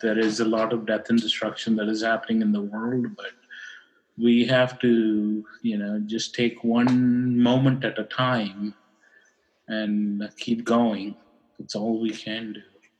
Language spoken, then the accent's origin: English; Karachi, Sindh, Pakistan; when I was growing up in Karachi. It would start raining in August, and it would rain till October, 3 months straight.